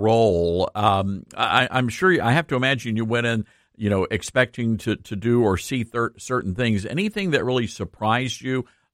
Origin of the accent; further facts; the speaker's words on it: Memphis, Tennessee, United States; I own the news radio station in my hometown of Memphis.